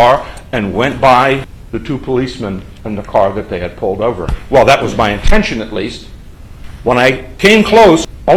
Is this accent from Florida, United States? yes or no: no; Pennsylvania, United States; I'm from Pennsylvania. I cannot imagine that law being passed in Pennsylvania because, I mean, I'm 68 years old